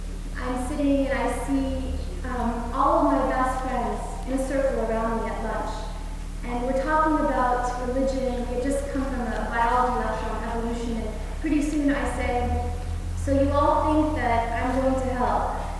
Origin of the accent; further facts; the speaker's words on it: Clovis, California, United States; I grew up in California Central Valley in a little town called Clovis, a very agrarian community, small, very conservative, mostly white, mostly Christian.